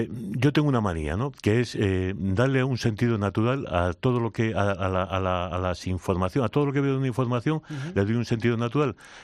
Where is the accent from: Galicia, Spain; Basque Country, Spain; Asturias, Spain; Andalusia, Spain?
Asturias, Spain; Yo soy asturiano